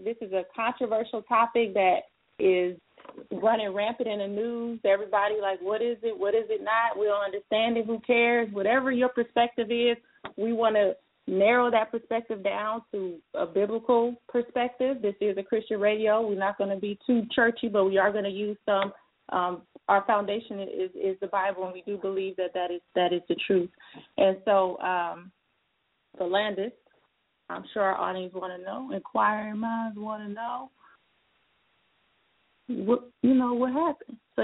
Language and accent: English; Cleveland, Ohio, United States; from Cleveland, woo-hoo, that's my hometown.